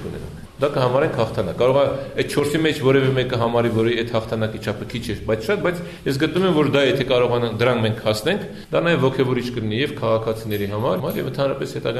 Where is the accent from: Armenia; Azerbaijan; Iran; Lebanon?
Armenia; Yerevan; Ինձ որպես երևանցի ոչինչ չեն տվել։